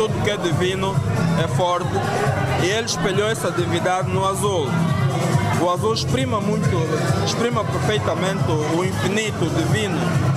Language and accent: Portuguese; Angola; Nós, como angolanos, somos um embondeiro.